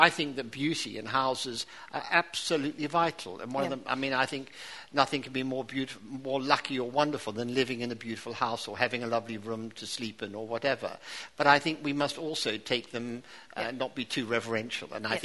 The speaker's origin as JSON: {"language": "English", "country": "New Zealand", "said": "I'm from New Zealand, so I am a colonial Englishman, if you like."}